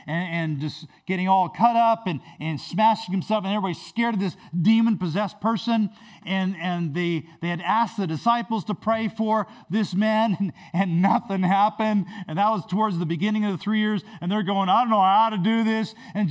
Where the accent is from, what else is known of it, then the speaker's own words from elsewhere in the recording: Grand Prairie, Alberta, Canada; I was raised in Grand Prairie, Alberta, and my parents went from a Catholic church to a Pentecostal church